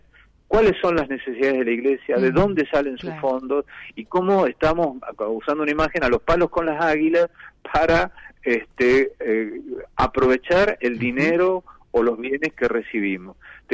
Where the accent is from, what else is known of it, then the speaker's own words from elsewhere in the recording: Argentina; pero somos todos argentinos